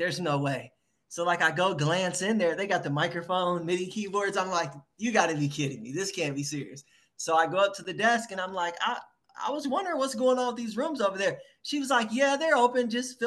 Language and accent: English; Ohio, United States; I am from Ohio.